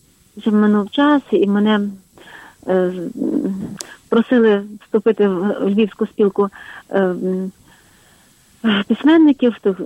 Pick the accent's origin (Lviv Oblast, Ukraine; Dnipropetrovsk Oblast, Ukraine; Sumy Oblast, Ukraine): Lviv Oblast, Ukraine; Rozvoriany; Це є містечко Глиняне на Львівщині. І родом я із Розворян. Це сусіднє село.